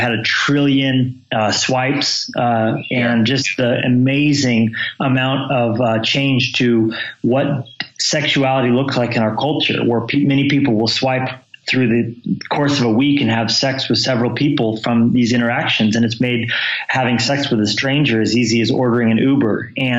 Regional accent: New Mexico, United States; also born or lived in Colorado; I'm originally from Colorado and was raised in New Mexico, and then eventually found myself newly married to my beautiful wife, Jennifer, living in Southern California.

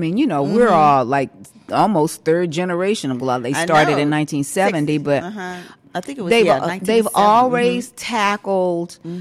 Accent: Raleigh, North Carolina, United States; Know, but while I was in North Carolina, I was reminded that I grew up in Raleigh.

